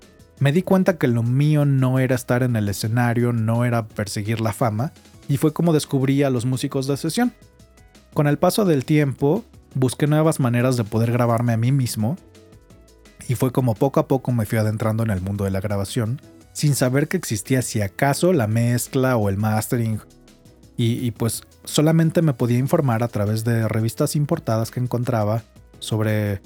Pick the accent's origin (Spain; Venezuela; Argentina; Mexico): Mexico; me puse a investigar cuáles eran las escuelas en mi país, México